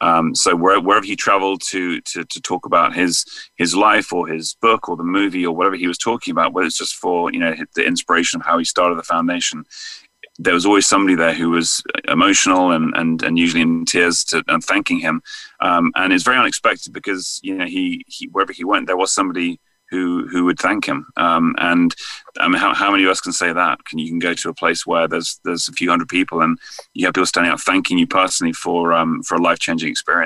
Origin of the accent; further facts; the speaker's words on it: England, United Kingdom; now in United States; there might be a slight American twang kind of entering into my accent, my wife gets me on the phone with some of my English friends and family to refresh it.